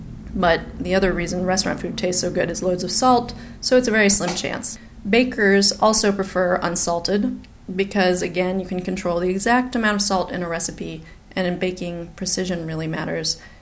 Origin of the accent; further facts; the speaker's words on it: New Mexico, United States; I grew up in the Wild West in New Mexico and it was hot.